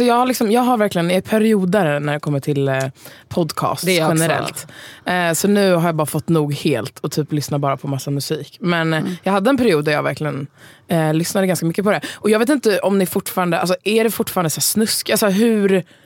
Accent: Stockholm, Stockholm County, Sweden; Men jag skulle säga att jag är en tjej från Stockholm.

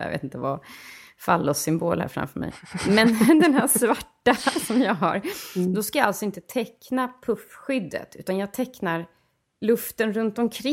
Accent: Uppsala, Uppsala County, Sweden; Men det är för att jag är från Uppsala, så kan jag det.

